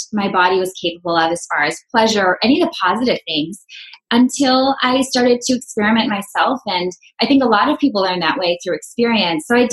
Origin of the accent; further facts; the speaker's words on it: Minnesota, United States; So I grew up in Minnesota and in a really loving home